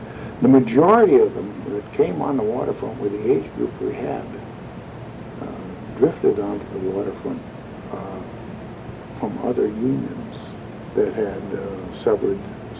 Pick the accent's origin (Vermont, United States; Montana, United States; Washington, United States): Washington, United States; Tacoma; I grew up in Tacoma.